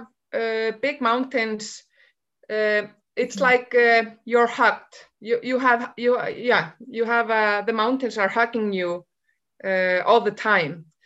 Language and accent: English; Ísafjörður, Westfjords, Iceland; English is a second language; And my hometown, I was born and raised in Ísafjörður, where the Westwards Way will start and end.